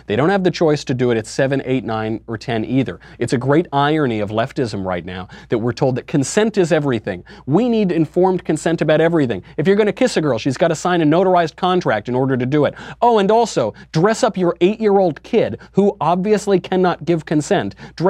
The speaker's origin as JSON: {"language": "English", "region": "New York", "country": "United States", "tie": "born or raised there", "said": "I'm from New York. I grew up in New York. I've hung around the Village plenty."}